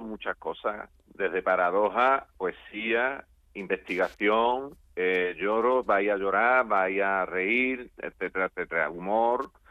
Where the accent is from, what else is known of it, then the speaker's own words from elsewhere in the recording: Cádiz, Andalusia, Spain; como yo soy de Cádiz